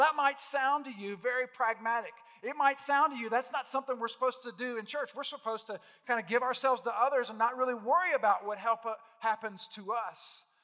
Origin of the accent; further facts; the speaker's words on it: Louisville, Kentucky, United States; I'm from Louisville.